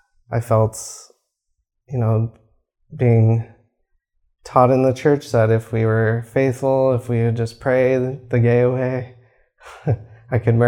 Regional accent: Gilbert, Arizona, United States; I was born into a Mexican mom and a white dad, and born and raised in Gilbert, Arizona, super Mormon community all the way.

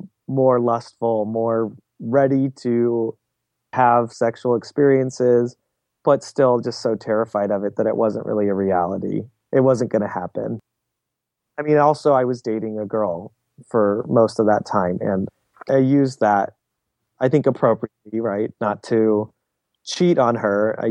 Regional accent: California, United States; I mean, I was from California, and I knew California was liberal, hippy-dippy, and there was no way that this would pass.

